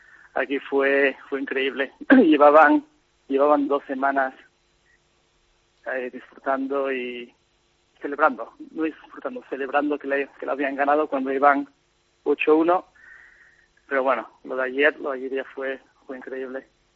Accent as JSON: {"language": "Spanish", "town": "Oviedo", "region": "Asturias", "country": "Spain", "said": "De Oviedo."}